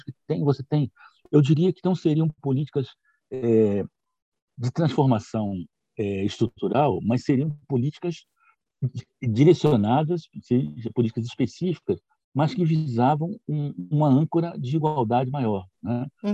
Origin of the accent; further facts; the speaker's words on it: Rio de Janeiro, Brazil; moved away; eu sou carioca, mas já não moro no Rio há muito tempo.